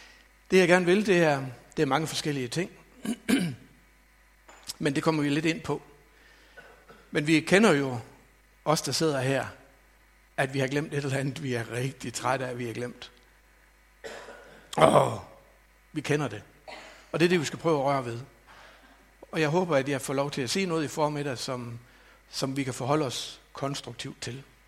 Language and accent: Danish; North Denmark Region, Denmark; jeg er født i Thy og er Thybo, helt ind i blodet.